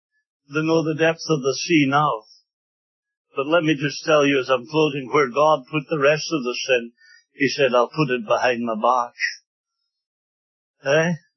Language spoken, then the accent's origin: English; Scotland, United Kingdom; I come from Scotland and they say, do you not take whiskey? From Scotland?